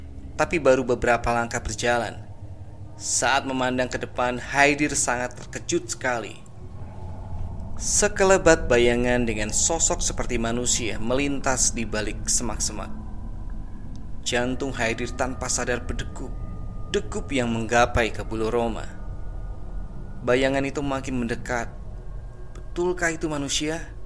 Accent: Batam, Riau Islands, Indonesia; Perkenalkan … Saya berasal dari kota Batam.

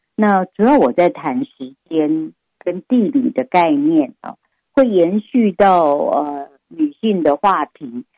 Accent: Hualien, Hualien County, Taiwan; born there; 把我妈妈带到花莲，然后让我们等于我在花莲出生而知道这样的一个地方

